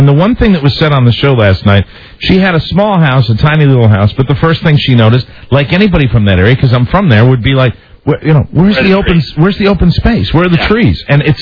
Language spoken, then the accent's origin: English; Hartford, Connecticut, United States; Well, I am from Hartford, Connecticut, which is very close to Springfield, Massachusetts.